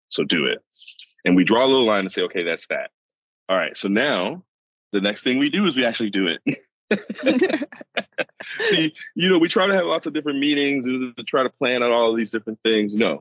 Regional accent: United States; now in England; It sounds really silly, but as an American, this is a very novel thing, unless you live in New York City.

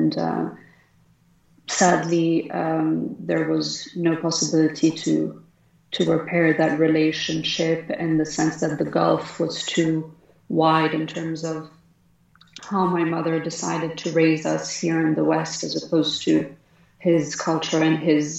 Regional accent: Switzerland; I was born and raised in Switzerland and grew up with my mother. My parents split up. I was 8 months old. And so I've actually never been to Saudi Arabia.

